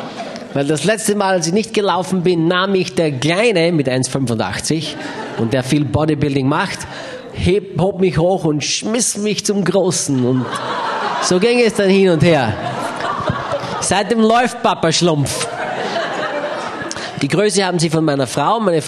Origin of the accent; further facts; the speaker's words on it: Austria; now in United States; Ich bin Österreicher, lebe jetzt in Amerika.